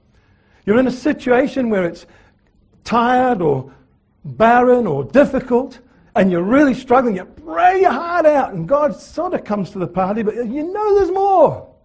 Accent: Edinburgh, Scotland, United Kingdom; now in New Zealand; because I was born and bred in Edinburgh, okay, in Scotland.

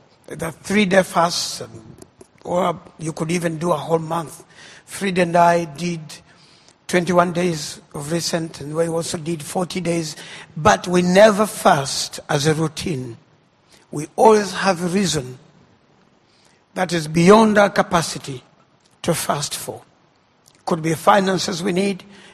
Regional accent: Uganda; and I'm from Uganda.

